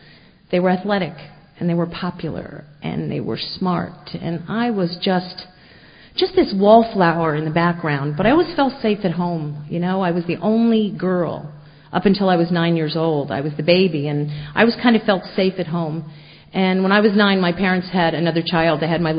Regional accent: New Jersey, United States; I am 46 years old. I am originally from New Jersey.

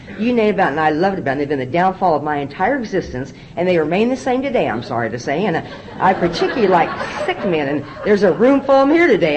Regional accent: Nebraska, United States; born or raised there

